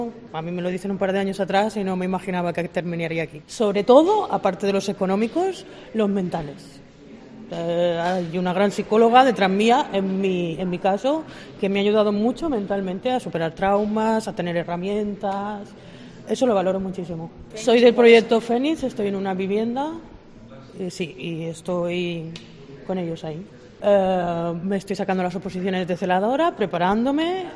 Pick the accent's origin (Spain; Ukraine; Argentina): Spain; Balearic Islands; now in Valencia, Spain; Yo soy de Mallorca y, bueno, escapando un poco de problemas de Mallorca, acabé viniendo a Valencia a empezar de cero